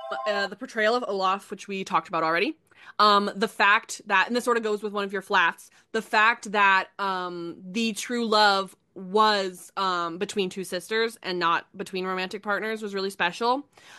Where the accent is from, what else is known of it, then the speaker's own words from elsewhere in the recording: Canada; But as a Canadian, I cannot speak to this because I don't know them.